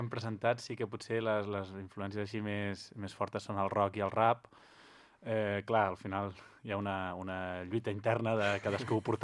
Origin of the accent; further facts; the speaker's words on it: Sant Sadurní d'Anoia, Catalonia, Spain; Som quatre de Sant Sadurní i un infiltrat de Vilafranca, del Penedès.